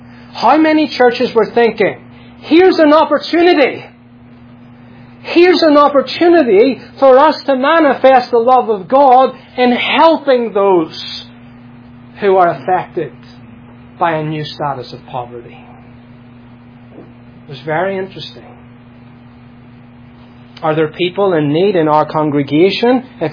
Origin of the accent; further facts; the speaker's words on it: United Kingdom; especially when you're American and I'm British